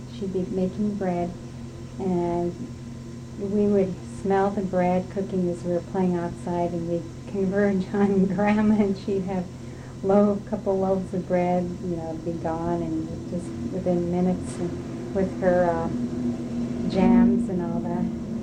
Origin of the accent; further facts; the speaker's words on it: Afognak, Alaska, United States; also born or lived in Kodiak; In 1952, June 14th, 1952, and was raised on Afognak Island in the village of Afognak.